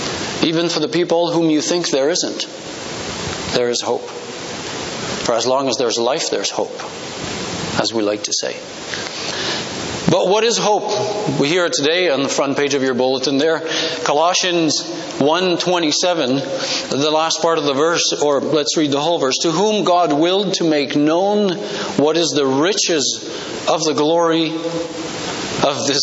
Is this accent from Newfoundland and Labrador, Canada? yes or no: no; Quebec, Canada; moved away as an adult; also born or lived in Ontario / British Columbia; I was born in Ontario, grew up in Quebec, moved to Montreal when I was 17, lived there for 12 years, moved to BC in 2006, and been at Cape and Ray since 2013, so I really don't know where I'm from anymore